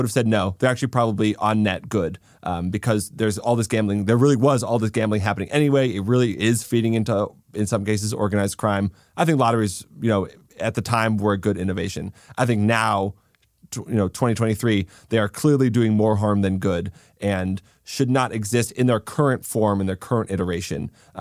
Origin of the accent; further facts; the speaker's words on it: Massachusetts, United States; some states, Massachusetts, my home state, until very recently, you'd only buy tickets in cash.